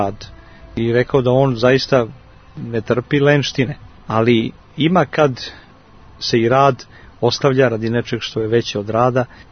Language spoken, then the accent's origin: Serbian; Cetinje, Montenegro; ili kao što kod nas na Cetinju zovu velike praznike strašni svetac.